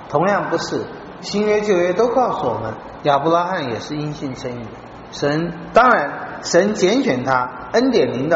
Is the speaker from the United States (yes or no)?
no; China; 我们中国人讲自由好像没有讲自由的